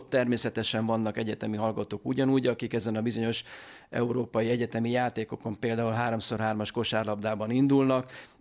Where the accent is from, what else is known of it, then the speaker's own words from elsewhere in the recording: Győr, Győr-Moson-Sopron, Hungary; Győriek vagyunk, család révén is.